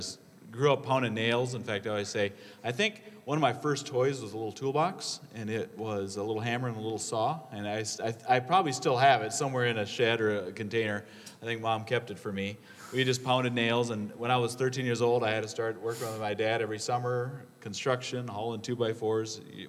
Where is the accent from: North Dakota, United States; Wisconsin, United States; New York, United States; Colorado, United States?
Wisconsin, United States; born there; But we loved Montana, and I was born in Wisconsin.